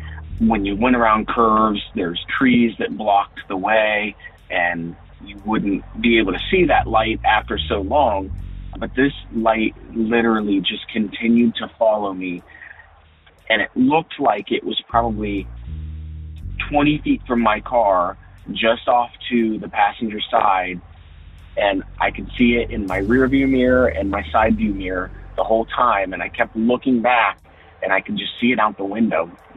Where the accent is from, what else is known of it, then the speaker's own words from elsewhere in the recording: Columbus, Ohio, United States; I am from Columbus, Ohio.